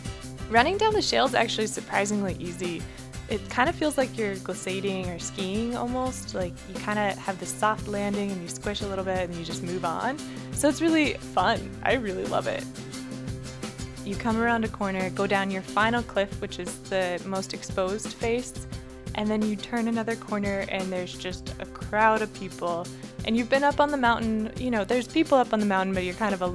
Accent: Seward, Alaska, United States; I'm from Seward, grew up most of my life there

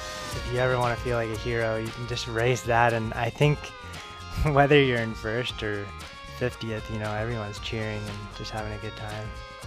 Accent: Fairbanks, Alaska, United States; now in Anchorage, United States; I'm from Fairbanks, Alaska. I've been living in Anchorage the past 5 years, and I'm a full-time cross-country skier.

